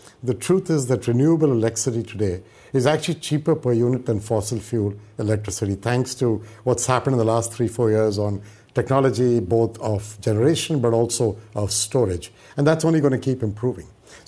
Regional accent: India; I grew up in India. I studied in India. As Prime Minister Modi would say, I am made in India. And I have come here and worked overseas, both in the developing world and the developed world.

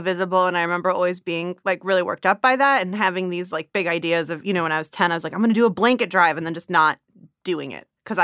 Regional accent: California, United States; I grew up in the Bay Area.

